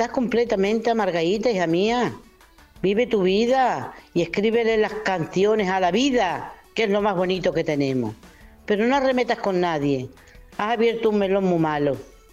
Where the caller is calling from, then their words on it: Montijo, Extremadura, Spain; de Montijo, Badajoz.